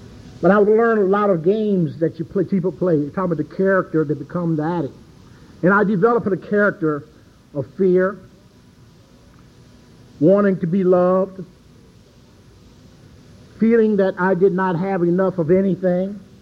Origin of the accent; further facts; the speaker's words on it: Cleveland, Ohio, United States; born there; And I was born in the Midwest, born in Cleveland, Ohio, where it snows, gets cold, gets snowed in for days.